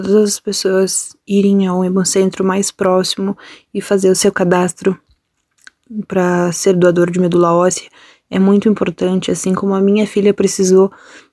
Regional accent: Gramado, Rio Grande do Sul, Brazil; eu sou mãe da Antonella, tenho 4 anos, nós somos de Gramado, no Rio Grande do Sul.

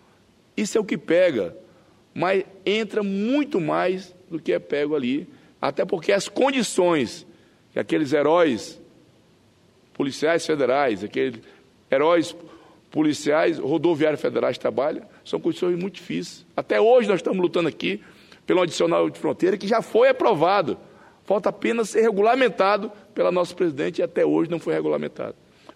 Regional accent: Acre, Brazil; presidente boliviano está sendo recebido com todas as pompas. Foi junto com o presidente Lula, está lá no meu estado. E eu, graças a Deus, tenho esse espaço aqui para poder expressar a minha indignação, a minha revolta, em nome de vários acreanos

